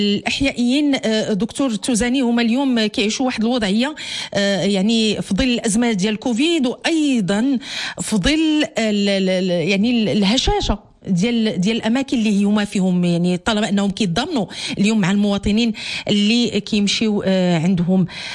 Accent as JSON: {"language": "Arabic", "country": "Morocco", "said": "ما كيداروش عندنا في البلاد، ما كيداروش عندنا في المغرب؟"}